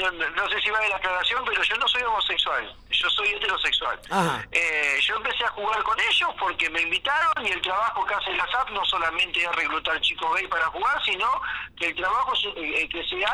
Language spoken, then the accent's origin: Spanish; Trenque Lauquen, Buenos Aires Province, Argentina; hice inferiores en Trenquelauque, yo soy nacido en Trenquelauque. Después, bueno, me fui a Buenos Aires.